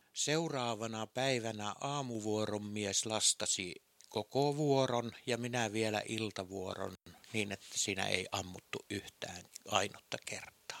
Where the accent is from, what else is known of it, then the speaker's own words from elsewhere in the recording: Ranua, Lapland, Finland; born there; also born or lived in Sweden / Kemi; now in Jämsä, Finland; Olen syntynyt Ranualla ja monien vaiheiden kautta olen sitten kulkeutunut Jämsään. Kävin välillä Ruotsissa, sieltä muutin Kemiin ja ihan töitten perässä olen sitten tullut Jämsään.